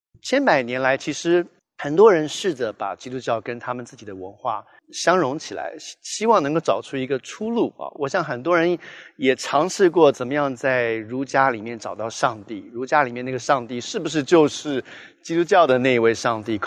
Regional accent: Taiwan; born there; 我除了是中国人出生在台湾之外，更重要的 first and foremost 我是天国的子民。我成为基督徒，我所效忠的是神，

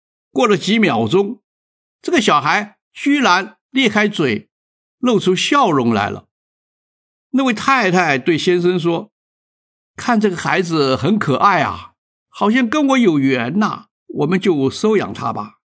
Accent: Fujian, China; 在我的老家福建呢

